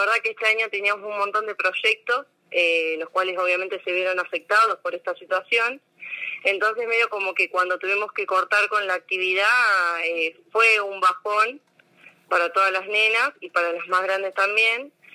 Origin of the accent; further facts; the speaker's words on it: La Plata, Buenos Aires Province, Argentina; now in América, Argentina; acá en América hace 2, porque hace 2 años que vivo acá, yo soy de La Plata